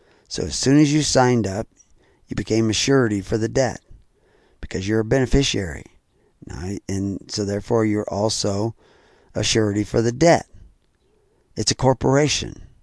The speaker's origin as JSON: {"language": "English", "region": "the South", "country": "United States", "tie": "born or raised there", "said": "I mean, I grew up in the South. I know what prejudice looks like."}